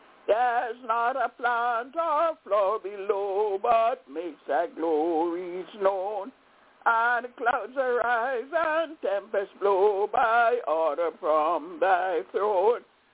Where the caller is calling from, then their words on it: Albany, New York, United States; I'm called from Albany in New York.